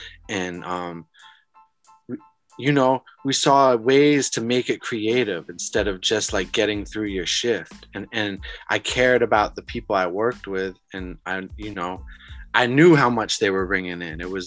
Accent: Newport, Rhode Island, United States; So I think growing up in Newport and seeing how people preserve things, I wanted to preserve this DJ thing the same way

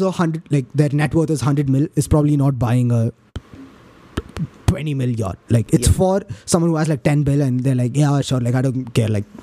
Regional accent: Kerala, India; Like, bro, I'm from Kerala.

